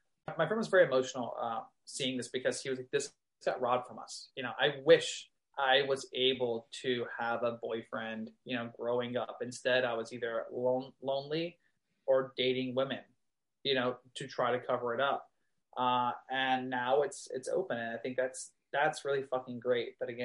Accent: Texas, United States; Texas, also, I grew up in Texas, and also the times we were in, you know

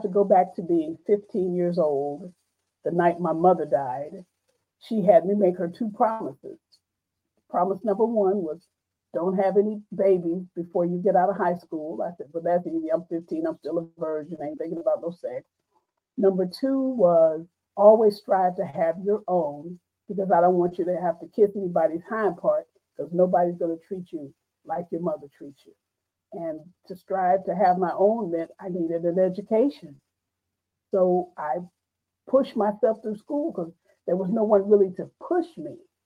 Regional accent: St. Louis, Missouri, United States; now in Kansas City, United States; I was raised in St. Louis, Missouri, and now I reside in Kansas City.

